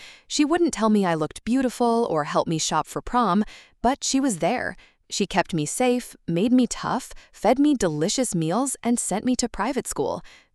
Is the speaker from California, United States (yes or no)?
yes; San Francisco, California, United States; Growing up in San Francisco and attending UCLA exposed me to Asian Americans pursuing diverse paths